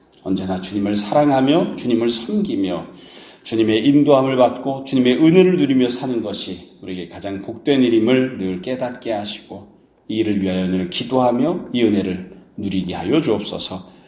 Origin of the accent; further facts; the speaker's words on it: Seoul, South Korea; 이제 아주 어렸을 때 지금은 제가 어렸을 때 살았던 집들이 다 김포공항에 활주로로 다 들어가 버렸는데